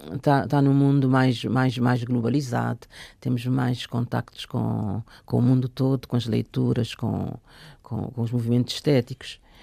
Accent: Cape Verde; born there; Eu disse: ah, interessante, eu também.

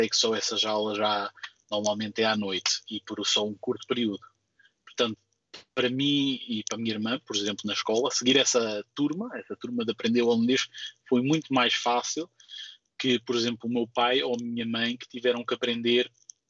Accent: Portugal; now in Netherlands; Sim, fico feliz quando tenho que dizer que sou português e que as pessoas questionam: ah, então, e fala assim tão bem e está aqui há 10 anos.

